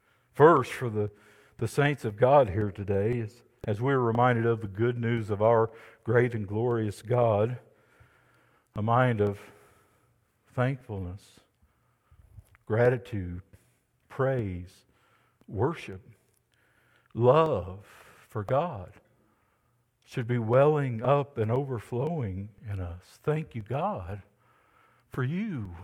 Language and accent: English; Georgia, United States; I'm from Georgia, y'all, but I know that's bad grammar.